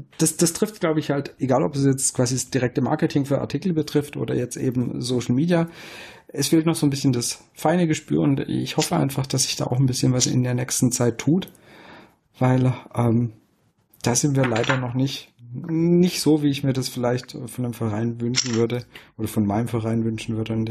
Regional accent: Baden-Württemberg, Germany; Ich als Schwabe, verdammt, ich bin im Arsch.

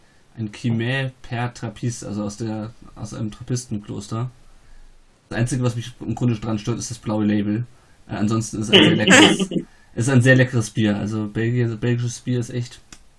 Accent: Kassel, Hesse, Germany; Ich bin kein Expatriate, ich komme aus Kassel.

